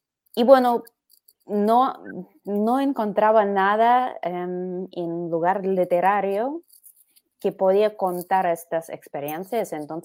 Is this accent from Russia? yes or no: yes; Moscow, Russia; Spanish is a second language; para mí, crecer judía en Unión Soviética, claro que no hablo por todos los judíos. Yo crecí en Moscú, yo crecí en una familia de ingenieros